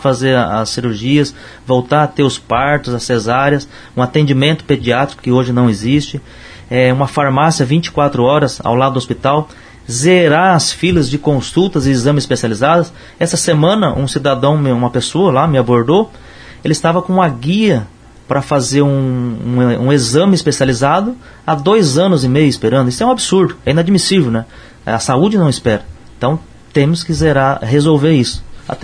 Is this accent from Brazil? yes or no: yes; Paiçandu, Paraná, Brazil; A minha família chegou ali no Distrito de Água Boa em 1957. Então, Água Boa é a minha terra, onde eu nasci, né, em Paissandu, nossa cidade.